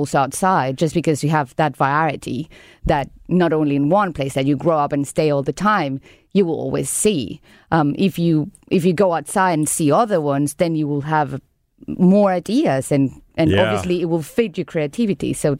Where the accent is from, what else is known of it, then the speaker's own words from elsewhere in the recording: Caracas, Capital District, Venezuela; English is a second language; now in San Luis; from Venezuela. I grew up in Caracas. I don't know if you know where is that, but that is in Latin America. And due to the situation of my country, well, I ended up being here in San Luis.